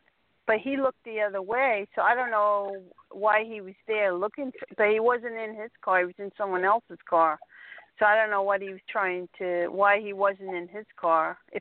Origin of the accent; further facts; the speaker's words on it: New York, United States; I'm from New York, though, originally. I've been here 31 years.